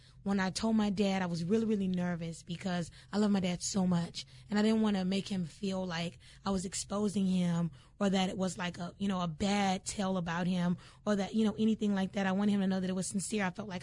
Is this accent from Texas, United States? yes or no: yes; San Antonio, Texas, United States; I'm originally from San Antonio, and we moved here in 2010.